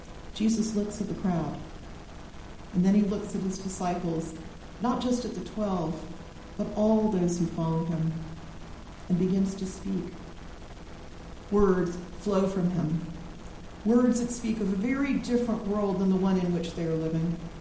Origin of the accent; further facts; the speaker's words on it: the South, United States; Now, I grew up in the South, where the phrase, bless your heart, has an abundance of meanings.